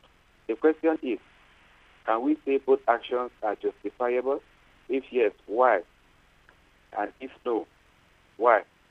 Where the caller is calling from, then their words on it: Jos, Plateau, Nigeria; I'm calling from Jos, Nigeria.